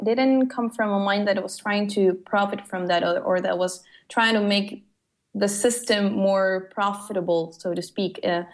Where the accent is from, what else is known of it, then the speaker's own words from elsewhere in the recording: Costa Rica; when I come from Costa Rica, we suffer a lot from tropical diseases